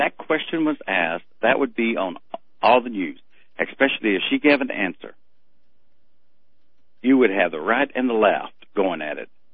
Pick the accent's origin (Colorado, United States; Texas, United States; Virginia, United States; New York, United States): Texas, United States; I'm a Texan.